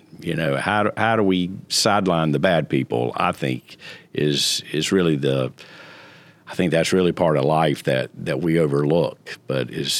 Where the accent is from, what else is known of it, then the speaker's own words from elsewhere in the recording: United States; born there; I was born in America, but my ancestors were not.